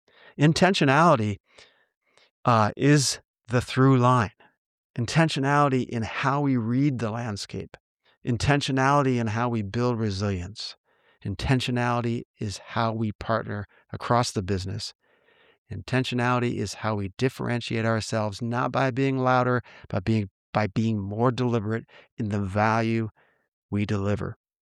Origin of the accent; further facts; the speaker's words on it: Santa Clara, California, United States; That will be held on February 8th at Levi's Stadium in my hometown in Santa Clara.